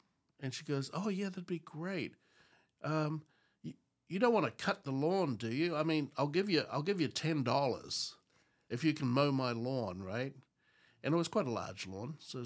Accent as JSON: {"language": "English", "country": "New Zealand", "said": "I'm from New Zealand."}